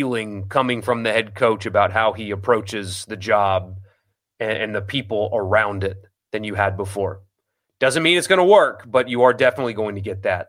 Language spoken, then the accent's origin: English; the South, United States; Marty's a good guy, but his accent's too over the top, and I'm a Southerner.